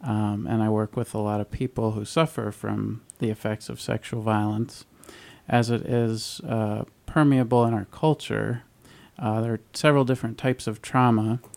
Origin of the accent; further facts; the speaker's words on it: New York, United States; I grew up in New York.